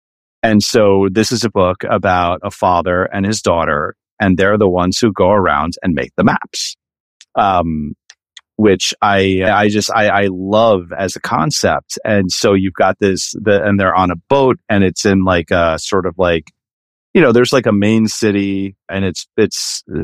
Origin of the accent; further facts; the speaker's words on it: Ireland; I'm rooting a lot of it in like Irish and Celtic mythology because I just, you know, I'm Irish.